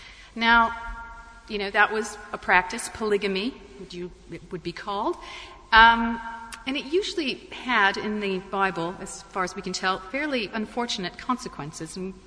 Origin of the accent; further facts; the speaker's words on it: United States; certainly where I grew up in the States, one of the refrains from my childhood